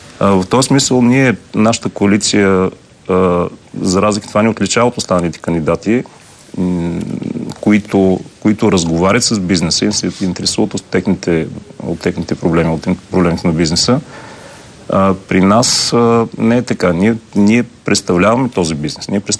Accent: Plovdiv, Plovdiv Province, Bulgaria; Аз съм потомствен пловдивчанин. Прадядо ми рода в Пловдив започва от тогава, така че изключително добре познавам града, изключително добре познавам неговите традиции, неговите възможности.

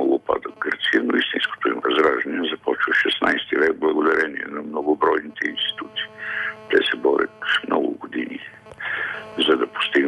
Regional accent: Sozopol, Burgas Province, Bulgaria; за строителство на църква в родния ми град Созопол.

